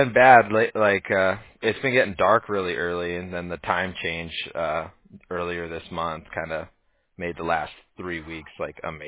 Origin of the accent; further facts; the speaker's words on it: Huntington Beach, California, United States; Yeah, I was like born and raised in Huntington Beach. Like, we're chill beach guys.